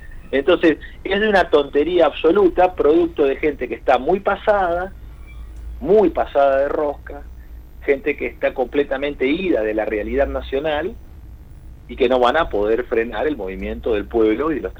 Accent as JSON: {"language": "Spanish", "country": "Argentina", "said": "el derecho como argentinos a manifestarnos frente a lo que consideramos que es injusto"}